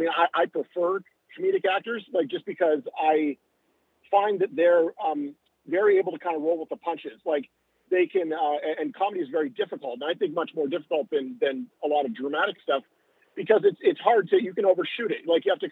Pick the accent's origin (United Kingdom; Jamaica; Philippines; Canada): Canada; now in Los Angeles, United States; So I live in Los Angeles, like I mentioned, I'm from Canada originally